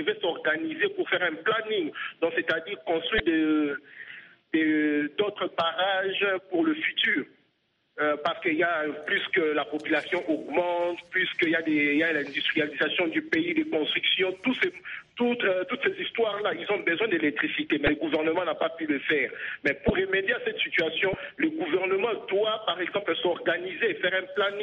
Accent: Kinshasa, DR Congo; Non, je viens de Kinshasa.

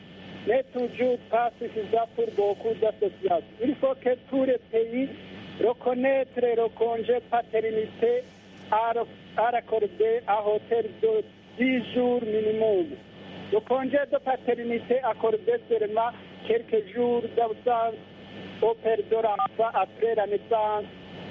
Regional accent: Burundi; Chez nous au Burundi, le congé de maternité est accordé du droit pour les femmes fonctionnaires à l'occasion de son accouchement.

